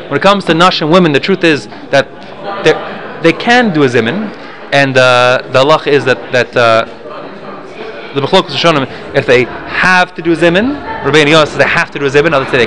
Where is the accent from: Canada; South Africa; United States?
South Africa; born there; I was born in South Africa, and I've witnessed this phenomenon.